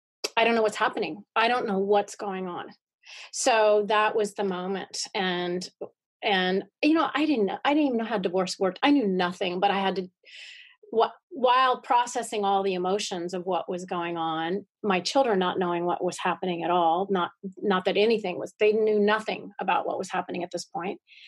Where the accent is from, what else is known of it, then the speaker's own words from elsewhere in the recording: Havre, Montana, United States; Right, but in the center of the state, below the Canadian border, in the plains, Farmville.